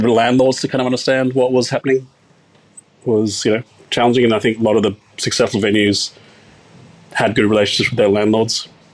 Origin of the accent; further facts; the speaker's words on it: Castle Hill, New South Wales, Australia; So I grew up in Northwest, like Castle Hill, Cherrybrook kind of area, Sri Lankan family.